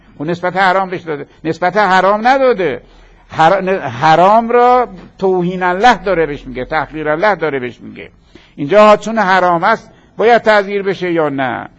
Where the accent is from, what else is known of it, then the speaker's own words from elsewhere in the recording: Isfahan, Iran; اون مقدار که از لحجه اصفهانی، چون منم اصفهانیم میفهمم